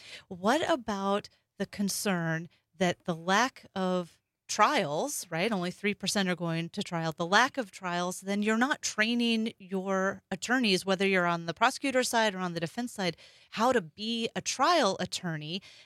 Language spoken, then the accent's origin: English; Alaska, United States; My home state of Alaska, that's where I was born and raised, where I grew up before I went to college